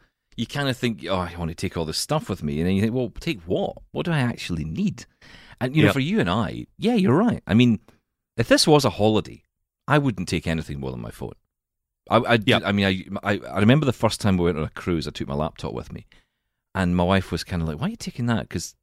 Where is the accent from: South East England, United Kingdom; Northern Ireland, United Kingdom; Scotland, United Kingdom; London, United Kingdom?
Scotland, United Kingdom; Glasgow; But we're from Glasgow in Scotland, so we're not that scared of our lives.